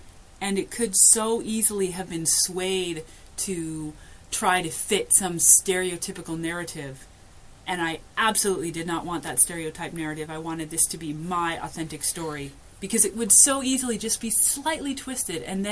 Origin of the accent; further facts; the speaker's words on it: Alaska, United States; So I grew up, I was born and raised in Alaska.